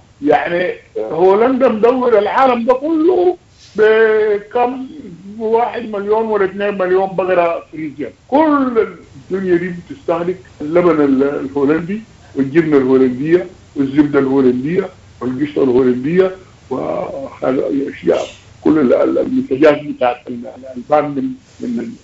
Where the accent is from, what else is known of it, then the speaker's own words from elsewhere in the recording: Sudan; عندنا في السودان شمال السودان في دولة السودان في جمهورية السودان